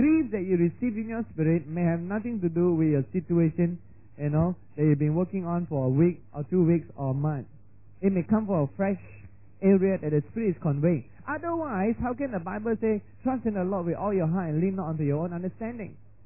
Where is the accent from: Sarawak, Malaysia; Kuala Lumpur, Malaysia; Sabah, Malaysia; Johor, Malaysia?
Johor, Malaysia; Johor Bahru; when things happen in my hometown in JB